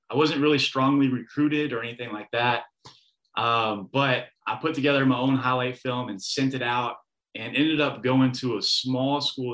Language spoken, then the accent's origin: English; Louisville, Kentucky, United States; I want to go big and I want to play for University of Louisville. It's my hometown.